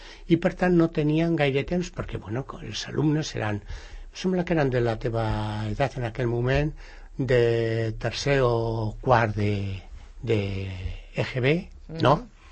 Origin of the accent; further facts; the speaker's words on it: Castile and León, Spain; born there; Jo vaig néixer a un poblet que està al costat de Miranda d'Ebro